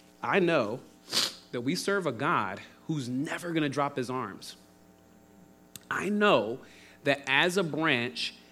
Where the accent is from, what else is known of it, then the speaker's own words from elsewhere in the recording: Philadelphia, Pennsylvania, United States; I'm from Philly.